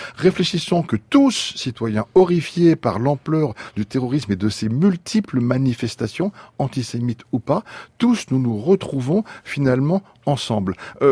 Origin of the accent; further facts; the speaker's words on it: France; c'est d'une réaction en tant que citoyen, en tant que français.